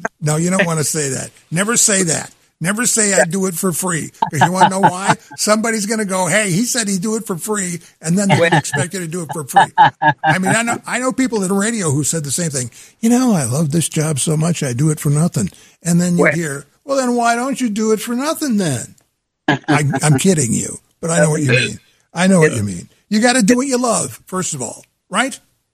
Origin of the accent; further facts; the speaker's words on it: Michigan, United States; Well, I'm from Michigan.